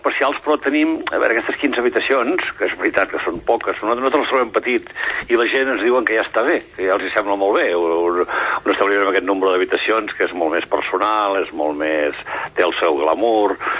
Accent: Figueres, Catalonia, Spain; now in Girona, Spain; mai he oblidat Figueres, que a mi m'encanta Figueres, soc

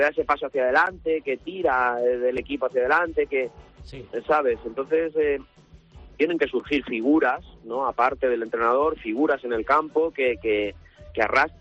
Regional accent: Alicante, Valencian Community, Spain; todos los que somos de Alicante pues hemos ido al Rico Pérez en diferentes épocas

